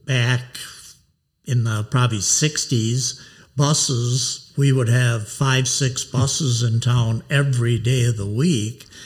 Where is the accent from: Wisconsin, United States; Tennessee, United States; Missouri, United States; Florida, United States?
Wisconsin, United States; New Glarus; I was born here, yep.